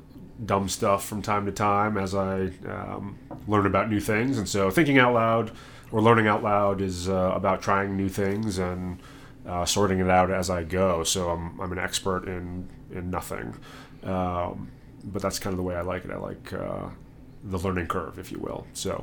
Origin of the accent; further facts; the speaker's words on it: Lexington, Massachusetts, United States; moved away as an adult; For folks from Massachusetts, I'm from a suburb called Lexington, which is a very different place than the city of Boston itself. But was born in Boston, grew up in that area, and moved out here